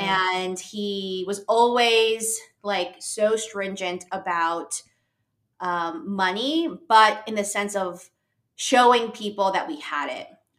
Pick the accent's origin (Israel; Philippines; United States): Philippines; And so I'm Filipino.